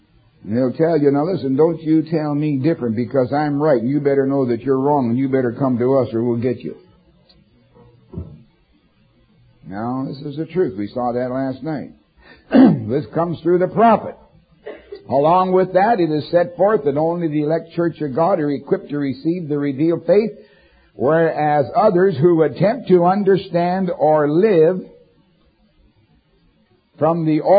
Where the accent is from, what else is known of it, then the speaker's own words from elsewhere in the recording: Canada; I don't know too much about tares and wheat, but I came from Canada where they have wild oats.